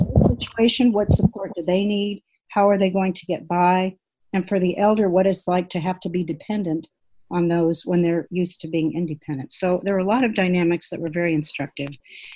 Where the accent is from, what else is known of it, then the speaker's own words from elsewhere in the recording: Whittier, California, United States; In the town of Whittier, which is a suburb of Los Angeles.